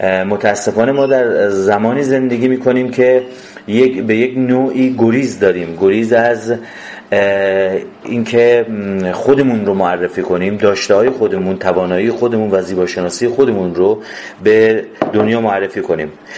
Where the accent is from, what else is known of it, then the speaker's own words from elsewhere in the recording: Iran; در وهله اول من یه ایرانیم و نمیتونم از ایرانی بودنم فرار کنم